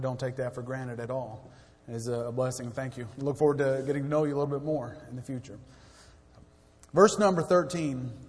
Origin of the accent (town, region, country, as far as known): El Paso, Texas, United States; born there